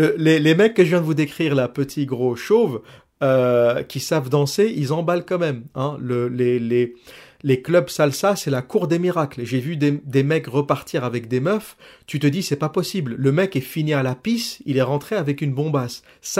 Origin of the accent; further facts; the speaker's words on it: Rouen, Normandy, France; je suis moi-même de Rouen, je connais cette culture, je connais ce délire. Tu grandis dans un cocon familial avec le père, la mère, le schéma traditionnel